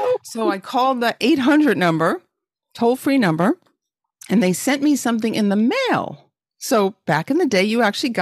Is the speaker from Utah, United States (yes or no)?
no; New York City, New York, United States; I was a little kid. I grew up in New York City.